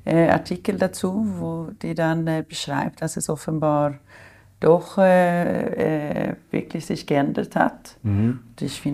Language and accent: German; Sweden; Also ich habe es selber nie erlebt. Ich bin in Schweden aufgewachsen